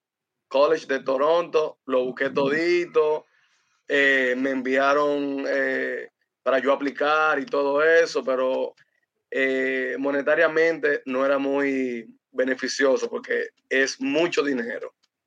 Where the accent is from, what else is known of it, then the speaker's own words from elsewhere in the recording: Dominican Republic; Soy dominicano, vivo aquí en Santo Domingo